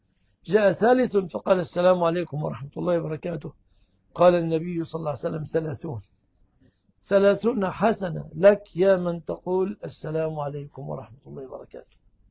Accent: Egypt; في بلادنا مصر

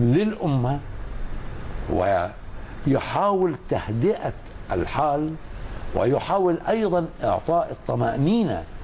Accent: Bahrain; يؤسفني أن أرى يحدث مثل هذا في بلدي البحرين

